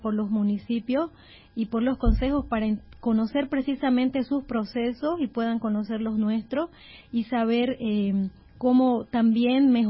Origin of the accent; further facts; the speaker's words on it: Santa Cruz, Bolivia; Venimos desde Bolivia, desde el oriente boliviano, la ciudad de Santa Cruz, que es el departamento más grande también en extensión de Bolivia